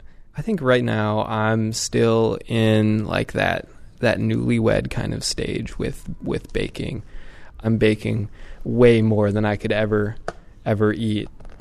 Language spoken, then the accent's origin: English; Midwest, United States; now in San Francisco, United States; I grew up in the Midwest with kind of a pretty simple meat and potatoes upbringing, and as I got older, I started tinkering in the kitchen.